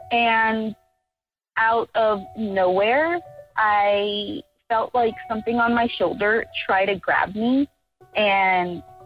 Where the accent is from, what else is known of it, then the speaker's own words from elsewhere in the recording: Miami, Florida, United States; now in Austin, United States; We're originally from Florida, Miami, Florida.